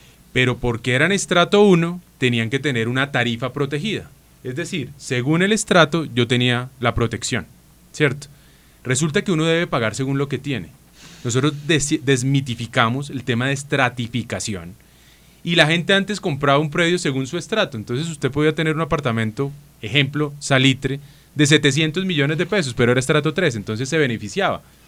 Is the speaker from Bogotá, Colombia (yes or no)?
yes; Bogotá, Colombia; nosotros como bogotanos